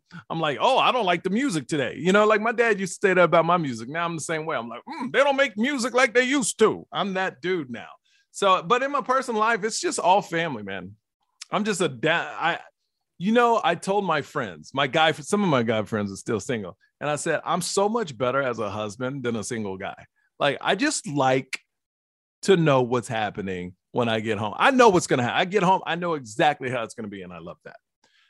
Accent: Houston, Texas, United States; About myself, born and raised in Houston, Texas, father's Black, mom's Asian.

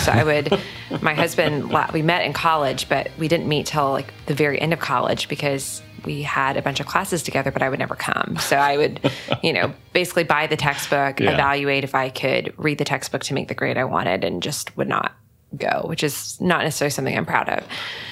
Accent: Texas, United States; growing up in Texas and going to a large state school

